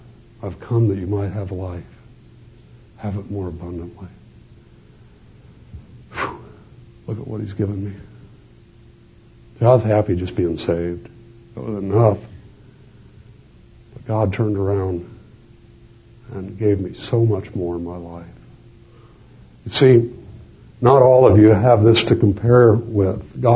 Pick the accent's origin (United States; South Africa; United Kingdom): United States; Los Angeles, California; born or raised there